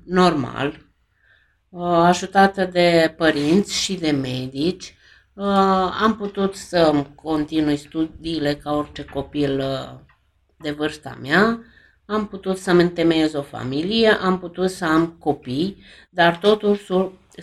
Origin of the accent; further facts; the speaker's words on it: Brașov, Brașov County, Romania; sunt din Brașov